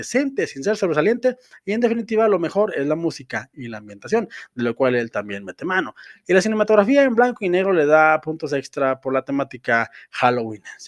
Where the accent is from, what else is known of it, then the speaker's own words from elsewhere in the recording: Mexico; a mí como mexicano me da mucho gusto